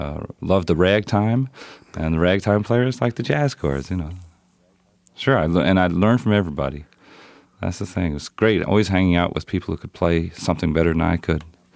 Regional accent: New York, United States; Yeah, I grew up in Westchester County.

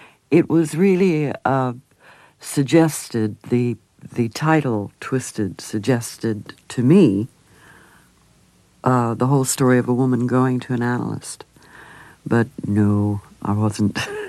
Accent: Beverly Hills, California, United States; And I was raised in Beverly Hills in L.A.

